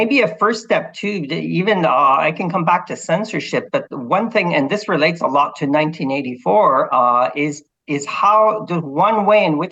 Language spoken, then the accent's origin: English; Quebec, Canada; I'm from Quebec, Canada, and there's almost the majority of the population here speak French.